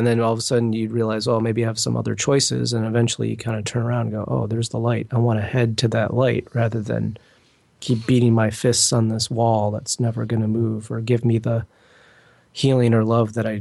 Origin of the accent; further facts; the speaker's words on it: Detroit, Michigan, United States; I grew up in the Detroit area, and maybe my driving was very aggressive, maybe.